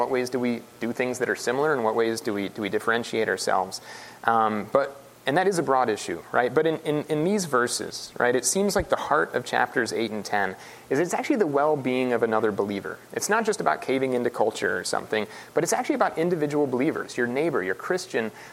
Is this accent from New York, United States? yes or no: no; Indiana, United States; Did I love sugar cream pie, which is the state pie of my home state of Indiana?